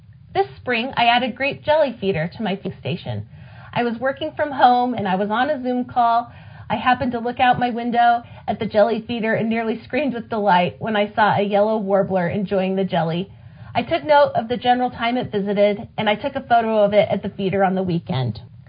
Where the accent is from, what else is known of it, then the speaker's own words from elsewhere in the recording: Smithfield, Utah, United States; Growing up in Smithfield Canyon in northern Utah, I heard birds singing every day.